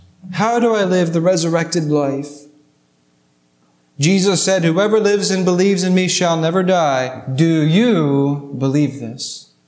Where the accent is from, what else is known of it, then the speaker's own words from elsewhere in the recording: Rhode Island, United States; many of you know I'm from Rhode Island.